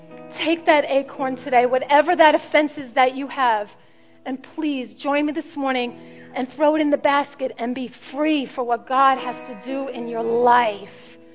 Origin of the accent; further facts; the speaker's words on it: Brooklyn, New York, United States; I say got it because I'm from Brooklyn.